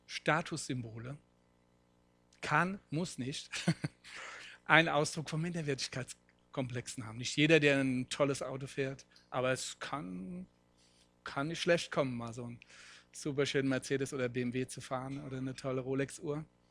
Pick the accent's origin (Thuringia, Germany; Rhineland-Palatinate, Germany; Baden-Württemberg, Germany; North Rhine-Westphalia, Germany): Rhineland-Palatinate, Germany; Spiesheim; Solange ich als Kind in Spießheim war, war die Welt in Ordnung. Später habe ich erfahren, es ist noch fast der Mittelpunkt von Rheinhessen, aber nicht ganz der Mittelpunkt der Welt.